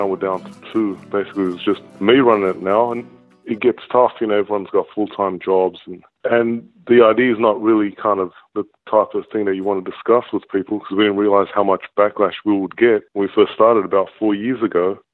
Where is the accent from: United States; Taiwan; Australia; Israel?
Australia; Sydney, New South Wales; I'm from Sydney.